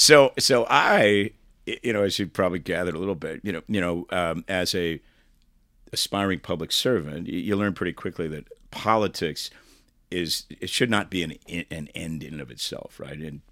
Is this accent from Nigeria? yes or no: no; East Coast, United States; now in Fullerton, United States; I'm from the East Coast originally. I've lived a bunch of places.